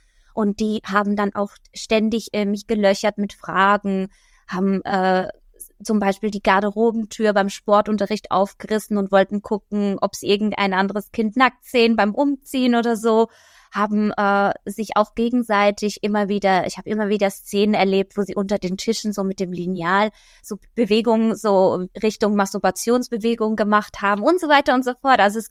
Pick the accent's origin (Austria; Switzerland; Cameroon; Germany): Switzerland; Basel, Basel-Stadt; ich komme aus Basel, aus der Schweiz